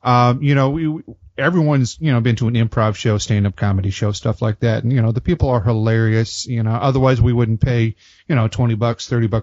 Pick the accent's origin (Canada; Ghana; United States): Canada; I am Canadian.